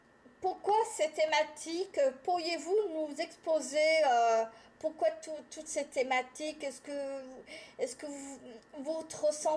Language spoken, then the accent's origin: French; Lyon, Auvergne-Rhône-Alpes, France; Je tiens à vous préciser que je suis originaire de Lyon, hein, quand même.